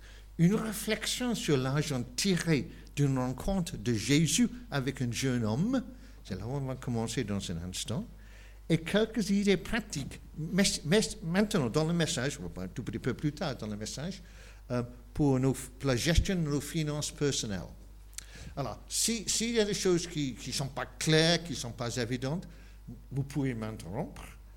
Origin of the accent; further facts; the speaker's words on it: Wales, United Kingdom; French is a second language; Et moi, je viens d'un petit pays à côté qui s'appelle le Pays de Galles. Donc, nous sommes des Britanniques, mais je ne suis pas anglais.